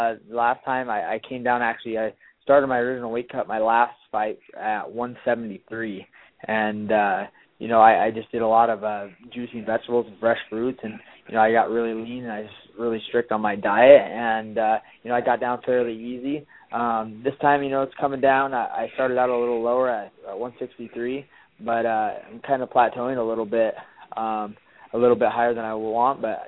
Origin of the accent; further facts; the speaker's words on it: Yakima, Washington, United States; my home state, Yakima, or Washington.